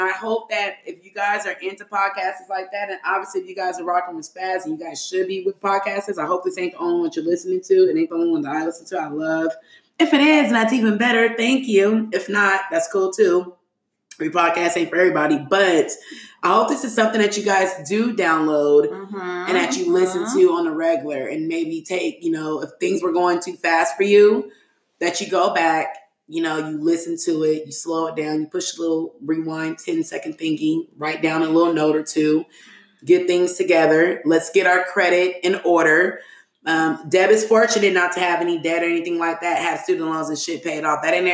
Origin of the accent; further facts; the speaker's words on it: New York, United States; Because y'all know in my heart, I'm from New York.